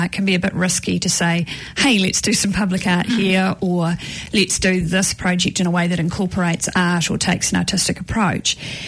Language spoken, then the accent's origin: English; Kaipātiki, Auckland, New Zealand; I grew up in Kaipātiki and my mum still lives there.